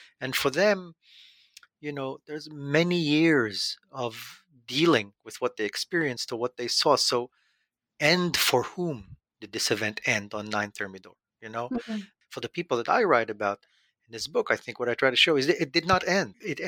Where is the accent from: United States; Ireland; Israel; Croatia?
Israel; So I was born and raised in Israel. And I think I got to French history when I was an undergrad at Tel Aviv University in Israel.